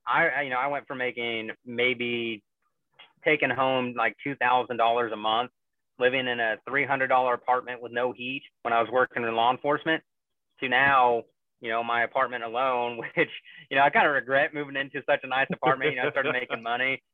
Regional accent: Missouri, United States; Well, I'm originally from Missouri.

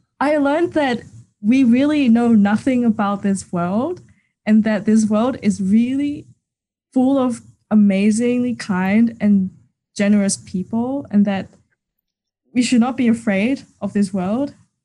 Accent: Hong Kong; So I'm from Hong Kong

